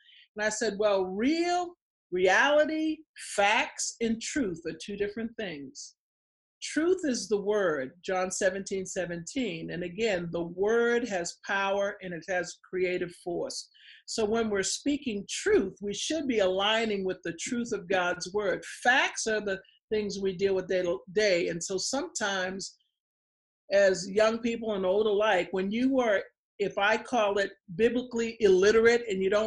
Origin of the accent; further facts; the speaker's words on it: Boston, Massachusetts, United States; And I am from Boston, but there's a vernacular, there's a style, a speed of speech based on how you're raised.